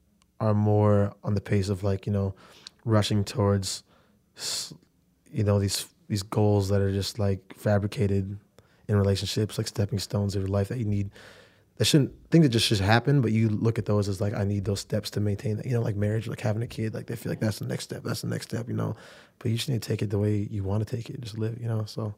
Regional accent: Sioux Falls, South Dakota, United States; Like, you're like, oh yeah, I came from Sioux Falls. I'm like, oh wow, man, for real? But then I come here and they're like, oh, you're just from Sioux Falls, you know?

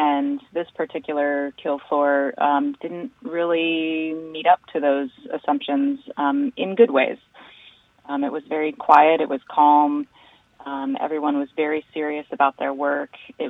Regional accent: Eugene, Oregon, United States; Yeah, I grew up outside of Eugene, Oregon, and I hunted and fished with my grandfather and my dad.

